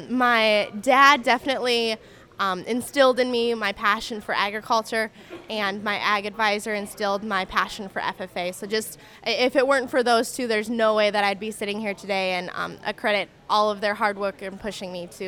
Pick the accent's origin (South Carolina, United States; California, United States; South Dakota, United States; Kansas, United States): South Dakota, United States; I'm from South Dakota. I'm currently a junior at South Dakota State University.